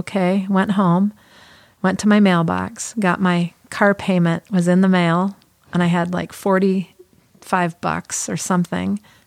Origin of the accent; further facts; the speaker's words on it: California, United States; I'm from California, the land of the fruits and the nuts.